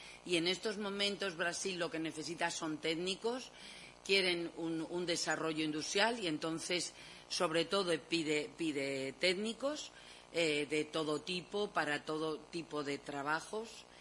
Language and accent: Spanish; Spain; Bien es verdad que porque somos españoles y por ejemplo, yo no sé muy bien hablar alemán